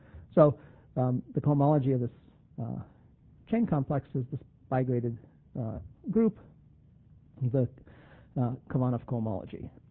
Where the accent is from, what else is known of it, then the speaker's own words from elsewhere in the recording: Buffalo, New York, United States; In fact, I grew up in Buffalo, so Toronto is sort of, you know, an old favorite of mine.